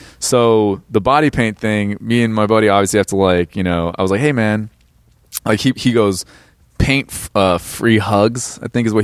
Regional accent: California, United States; I grew up in Orange County, and our high schools, I just remember being like, the kids were just so weird.

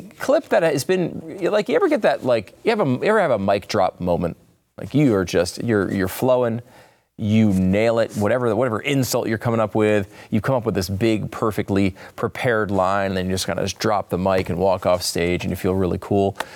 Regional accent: New York City, New York, United States; I am a New Yorker, okay? I was born in New York.

